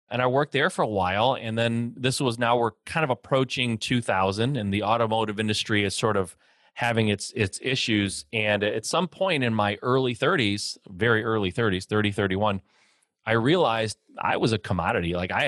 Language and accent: English; Michigan, United States; born there; Like I was born in the Midwest, Michigan, born into basically an automotive family.